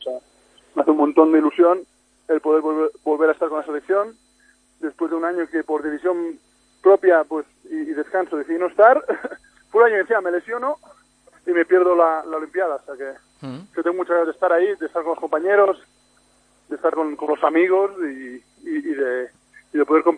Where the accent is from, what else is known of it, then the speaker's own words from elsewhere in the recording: Sant Boi de Llobregat, Catalonia, Spain; mi mujer es de San Boi también, yo soy de San Boi.